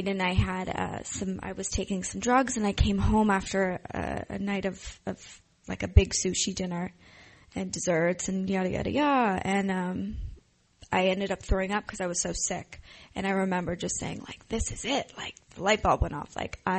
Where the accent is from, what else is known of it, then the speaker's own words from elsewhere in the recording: Ohio, United States; now in Los Angeles, United States; But I came to Los Angeles from Ohio, where not a lot of things happened.